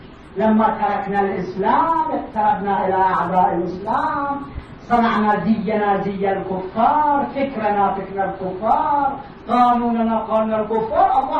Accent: Egypt; وصلنا أكبر حكومة في بلادنا مصر، لا شك فيه.

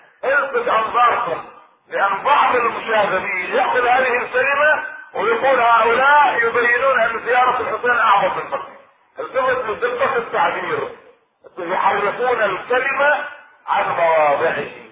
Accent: Iraq; سبع أئمة عندنا في العراق

